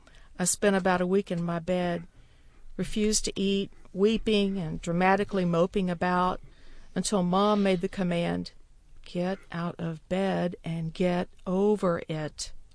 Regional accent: Dallas, Texas, United States; My hometown of Dallas, Texas is right in the middle of what they call Tornado Alley.

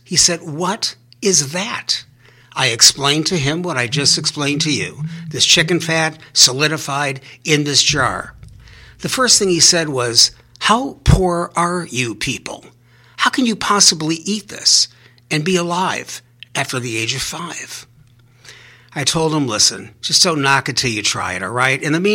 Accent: Cleveland Heights, Ohio, United States; I'm a second generation. I was raised in Cleveland Heights, Ohio.

